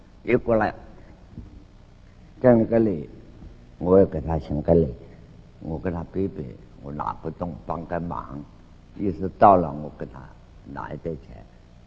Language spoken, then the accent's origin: Chinese; China; 我是中国人